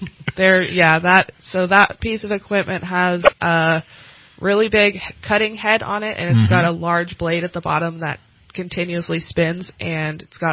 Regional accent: Tahoe, United States; So how I got into this, I grew up in Tahoe.

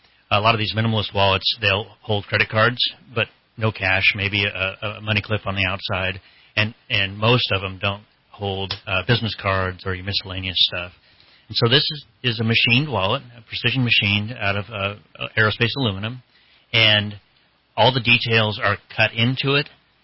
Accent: Redding, California, United States; also born or lived in Pasadena; I came back up here. I grew up in Redding and then moved down to Pasadena, Los Angeles area for about 15 years.

